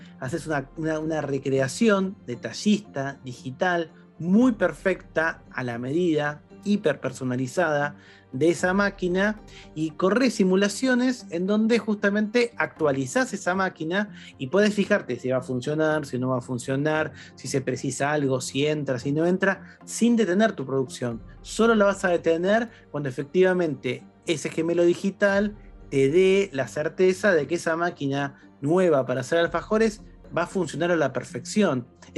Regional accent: Argentina; Está creciendo un montón acá en mi país, en Argentina

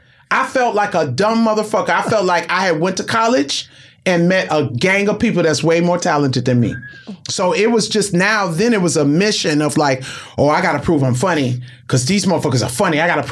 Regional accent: Compton, California, United States; Have you been to Compton? Because I'm from Compton.

